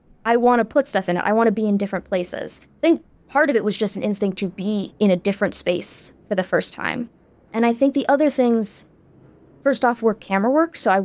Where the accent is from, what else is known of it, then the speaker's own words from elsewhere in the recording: Southern United States, United States; now in New York City, United States; I grew up in the South, and like, I don't think you can grow up in the South without having a certain feeling about the devil.